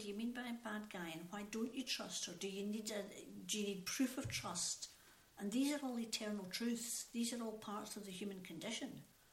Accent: Glasgow, Scotland, United Kingdom; Now, I was brought up in Glasgow, so I am used to the west coast of Scotland

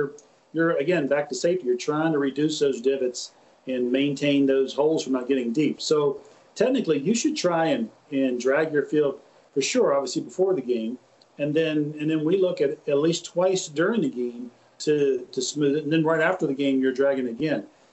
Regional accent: Salem, United States; I know the one we had here, I grew up in Salem.

